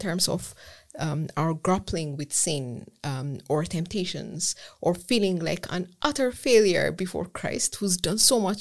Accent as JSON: {"language": "English", "country": "Ethiopia", "second_language": "English", "moved": "as an adult", "said": "I left Ethiopia. I'm from Ethiopia. I left Ethiopia to pursue undergraduate studies in Germany."}